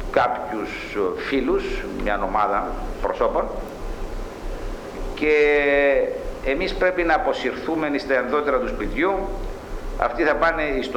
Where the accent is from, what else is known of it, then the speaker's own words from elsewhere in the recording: Larnaca, Larnaca District, Cyprus; born there; Γεννήθηκα στη Λάρναγκα, 26 Μαρτίου 1936.